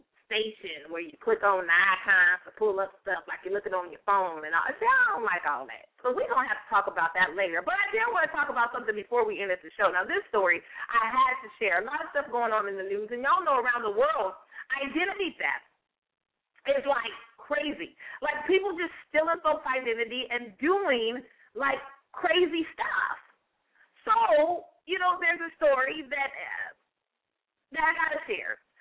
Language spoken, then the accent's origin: English; United States; And, of course, in my home country, North America, what's up in the U.S. of A.?